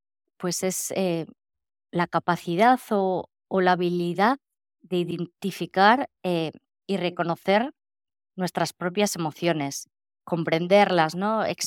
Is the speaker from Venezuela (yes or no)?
no; northern Spain, Spain; yo soy del norte de España y aquí el tiempo tampoco es del todo muy bueno